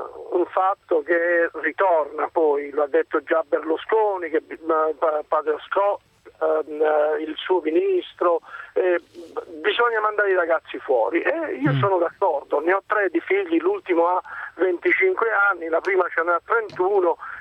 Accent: Southern Italy, Italy; Noi non vogliamo andare dal sud al nord ad insegnare ai ragazzi del nord il nostro dialetto.

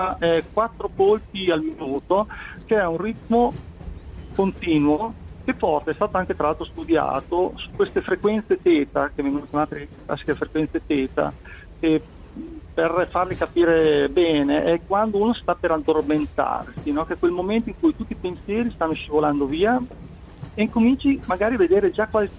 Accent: Modena, Emilia-Romagna, Italy; per esempio da nostre parti, io sono qua di Modena

